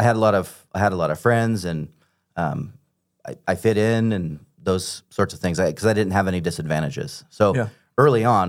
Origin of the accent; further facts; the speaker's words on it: Oregon City, Oregon, United States; I was born and raised in the Followers of Christ Church in Oregon City, and... I would say that I'm from a good pedigree.